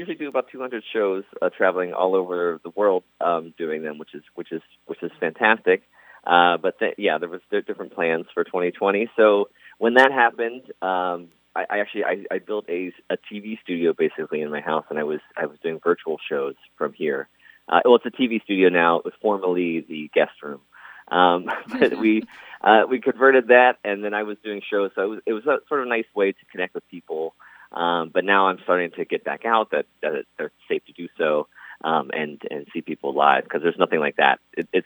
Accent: Johnstown, Pennsylvania, United States; And then when I grew up in Johnstown in western Pennsylvania.

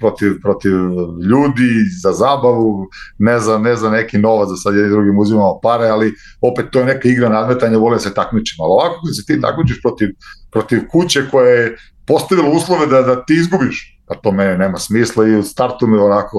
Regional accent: Serbia; moved away; jer kod nas u Srbiji kad hoćeš nešto da vratiš

